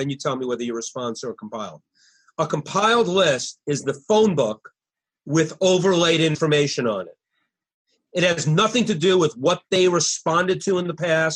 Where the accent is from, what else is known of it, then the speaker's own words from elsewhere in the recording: New York, United States; So anyway, I'm being very sarcastic. I'm from New York.